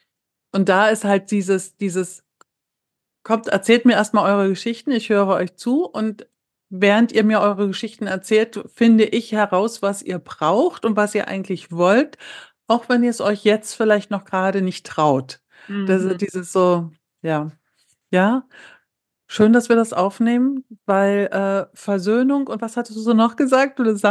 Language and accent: German; East Germany, Germany; also erstmal bin ich in der DDR aufgewachsen